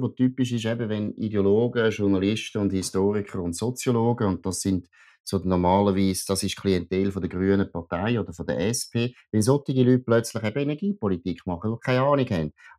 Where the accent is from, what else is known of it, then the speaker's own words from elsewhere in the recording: Switzerland; Jetzt hoffentlich machen wir nicht als Schweizer noch Sport die grossen Fehler auch noch.